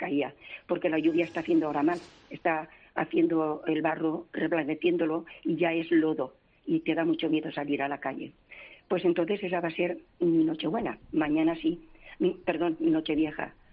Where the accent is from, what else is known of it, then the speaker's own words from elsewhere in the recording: Massanassa, Valencian Community, Spain; En Massanassa, en mi pueblo.